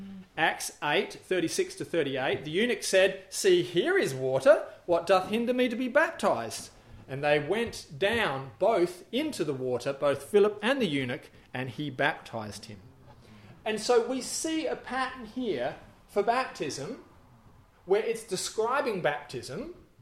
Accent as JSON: {"language": "English", "country": "Australia", "said": "Now, I'm not a Greek scholar. I'm an Aussie."}